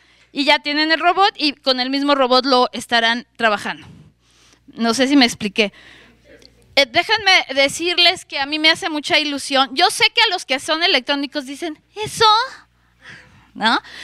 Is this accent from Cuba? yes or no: no; Mexico; como politécnica, como mexicana, como tecnóloga educativa